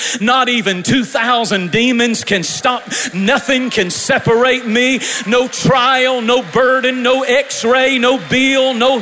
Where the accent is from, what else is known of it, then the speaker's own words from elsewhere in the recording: North Carolina, United States; I told them in the first service, I'm from North Carolina.